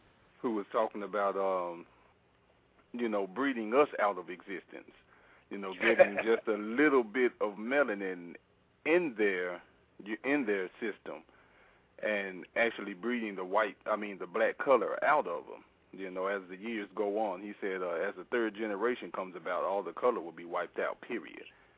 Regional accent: Hyde Park, United States; I'm from Hyde Park. What in the world would me and a white girl from Germantown have to talk about, period?

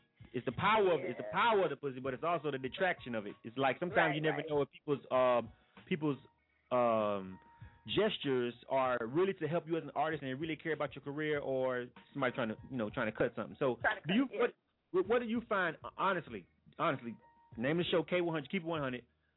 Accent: Florida, United States; everybody who knows me, they know I represent the 850. They know I represent my hometown everywhere I go.

